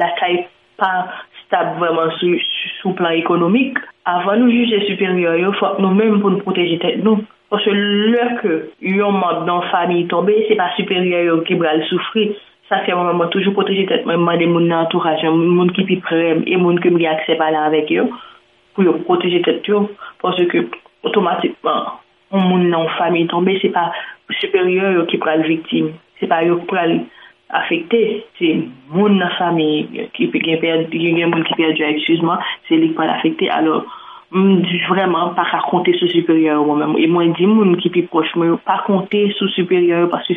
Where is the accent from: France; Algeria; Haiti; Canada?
Haiti; Moi-même, en tant que haïtienne, j'ai un débat avec moi, remarqué dans ce circuit, dans le fonctionnement, nous-mêmes en Haïti.